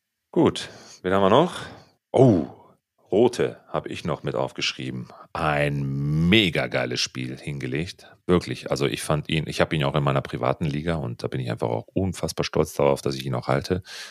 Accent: Italy; ich bin ja Italiener

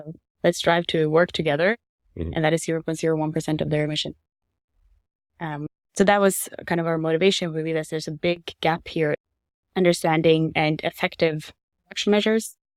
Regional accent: Norway; moved away as an adult; Norwegian. I was born and raised in Norway, moved abroad when I was 18.

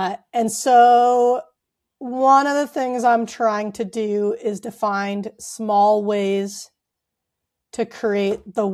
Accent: United States; I know as an American, we don't often think about like there's developing countries we can learn from

